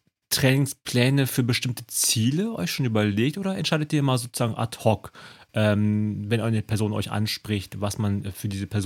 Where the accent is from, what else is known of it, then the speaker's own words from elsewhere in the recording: Rhineland, Germany; Weil ich bin ja einfach im Flachland aufgewachsen. Also Rheinland, okay, ist nicht ganz flach, aber es sind nicht diese krassen Berge.